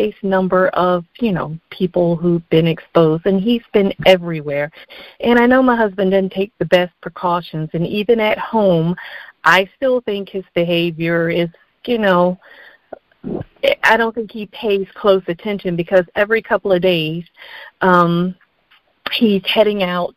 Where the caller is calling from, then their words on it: West Palm Beach, Florida, United States; I'm calling from West Palm Beach.